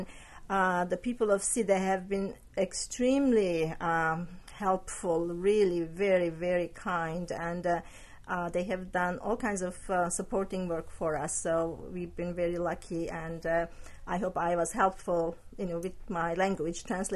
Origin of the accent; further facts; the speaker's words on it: Turkey; English is a second language; So, because I'm originally from Turkey, so because I speak the language, they asked me to help.